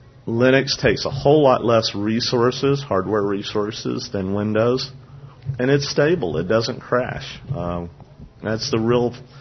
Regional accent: Austin, Texas, United States; I work, and I'm from Austin, Texas. So I'm the sales rep in Texas for Sighted Electronics.

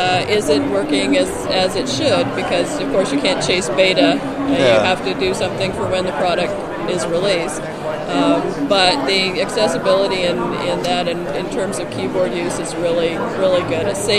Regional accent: Canada; I am Canadian.

